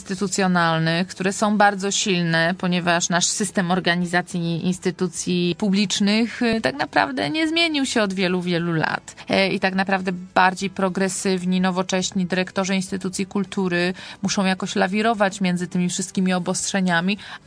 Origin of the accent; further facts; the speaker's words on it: Poznań, Greater Poland Voivodeship, Poland; born there; also born or lived in Wrocław / Kraków / Łódź; Ja mieszkałam wcześniej w wielu miastach, we Wrocławiu, w Krakowie, w Łodzi. Z urodzenia jestem poznanianką